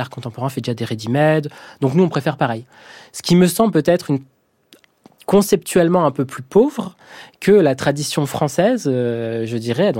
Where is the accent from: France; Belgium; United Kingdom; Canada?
France; nous sommes français.